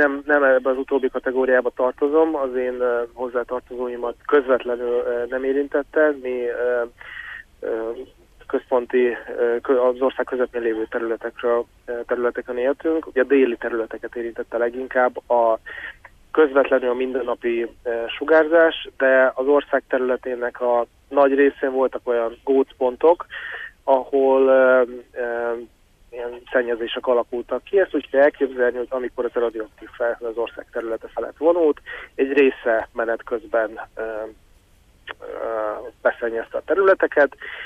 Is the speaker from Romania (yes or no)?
no; Belarus; now in Hungary; én Belarusban nőttem fel, mi 1995-ben költöztünk Magyarországra